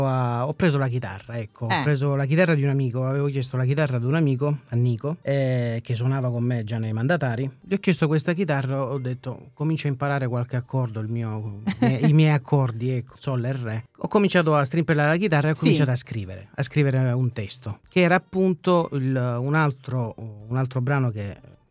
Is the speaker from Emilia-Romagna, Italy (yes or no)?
no; Fragagnano, Apulia, Italy; Fragagnano, sì. Salutiamo fragagnanesi.